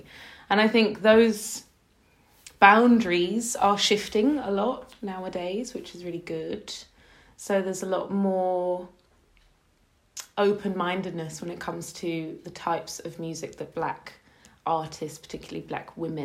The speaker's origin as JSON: {"language": "English", "region": "London", "country": "United Kingdom", "said": "I'm from South London."}